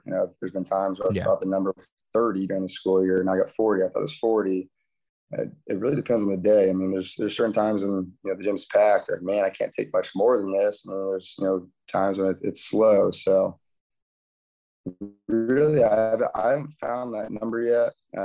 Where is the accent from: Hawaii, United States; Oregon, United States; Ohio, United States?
Ohio, United States; Paulding; also born or lived in Cincinnati; I grew up here in Paulding. My wife and I lived in Cincinnati for 7-8 years, decided to move home here. You know, so you know a lot of people. It's a small town, you know, 3,600 people.